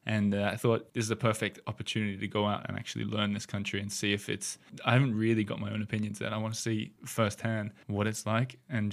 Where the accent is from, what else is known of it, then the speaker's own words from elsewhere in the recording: Australia; And going back to what I said about being an Australian who comes over here and tries to see everything